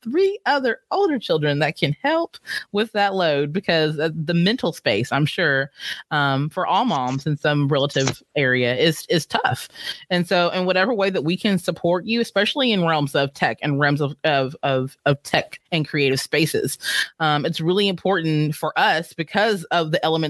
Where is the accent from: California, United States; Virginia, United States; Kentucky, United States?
Kentucky, United States; Owensboro; the annual International Barbecue Festival, which is held in my hometown of Owensboro, Kentucky, is held.